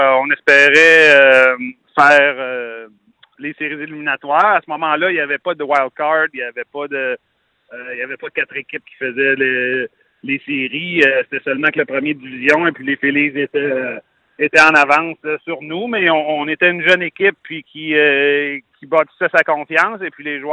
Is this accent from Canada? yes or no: yes; Lachine, Quebec, Canada; beaucoup du baseball dans mon patelin à la Chine